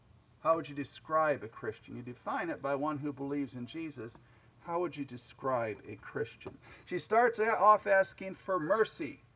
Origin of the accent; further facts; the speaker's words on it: United States; I have assimilated. I have assimilated. I'm just an American like you. I talk like you. I celebrate the holidays you celebrate.